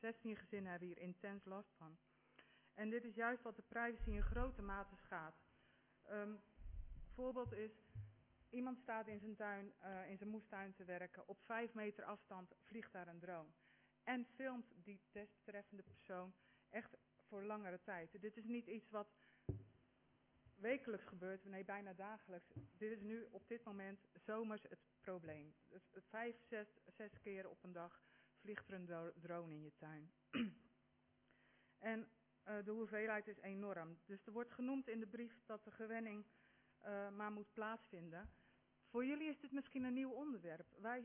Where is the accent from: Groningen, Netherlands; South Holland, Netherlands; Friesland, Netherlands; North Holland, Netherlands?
South Holland, Netherlands; Kinderdijk; Ik kom uit Kinderdijk, heel klein vlekje binnen onze mooie gemeente.